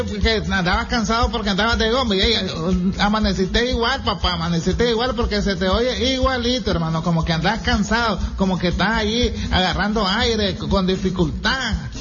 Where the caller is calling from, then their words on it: Ciudad Sandino, Managua, Nicaragua; de Ciudad Sandino, mi hermano